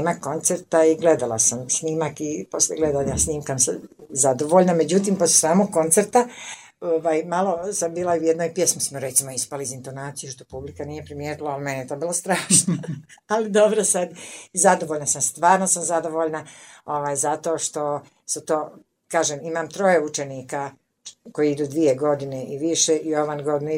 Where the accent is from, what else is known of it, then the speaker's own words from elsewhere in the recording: Banja Luka, Republika Srpska, Bosnia & Herzegovina; Uglavnom mi uzmamo to kod nas u Banja Luci